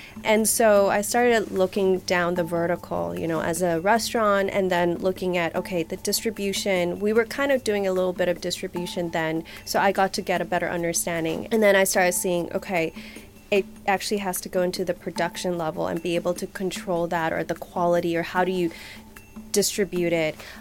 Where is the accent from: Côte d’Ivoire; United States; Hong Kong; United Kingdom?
Hong Kong; also born or lived in Shanghai; growing up in Hong Kong and Shanghai, growing up in large cities, you don't get that access.